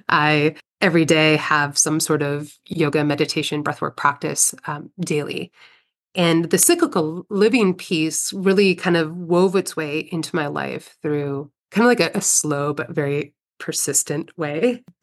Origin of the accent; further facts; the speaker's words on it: Midwest, United States; So I grew up in the Midwest, kind of a pretty low-key, typical Midwestern upbringing.